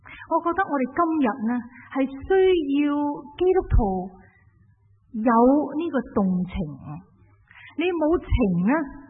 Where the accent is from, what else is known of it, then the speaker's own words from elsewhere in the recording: China; 我不相信作为一个中国人不愿意见到中国统一的。